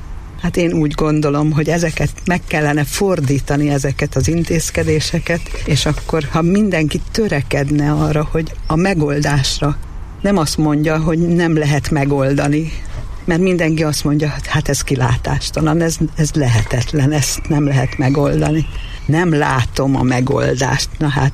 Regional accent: Miskolc, Borsod-Abaúj-Zemplén, Hungary; also born or lived in Budapest; én 2000-ig Budapesten laktam előtte. Ugyan Miskolcon születtem, és miskolci vagyok, de 20 évig ott éltem, és akkor 2000-ben költöztem haza.

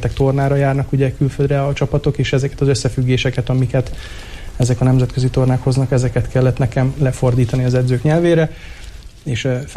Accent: Vojvodina, Serbia; itt alapvetően délvidéki származású vagyok, tehát Szerbiából jöttem, úgy szoktam magamat definiálni, hogy egy ilyen kultúrbalkán stílust tartok, érzek a magaménak, mert ugyan egy tőzsgyökeres magyar családból, tiszta magyar családból származom

